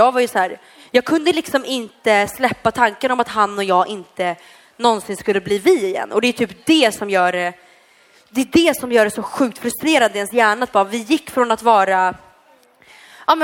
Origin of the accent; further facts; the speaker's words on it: Gothenburg, Västra Götaland County, Sweden; accent: Gothenburg; har du min göteborgska?